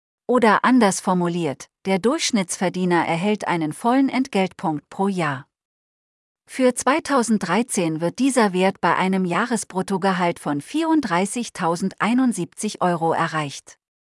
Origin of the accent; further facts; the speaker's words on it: Bavaria, Germany; Als Bayer ist man dagegen versucht, die Dinge einfacher zu betrachten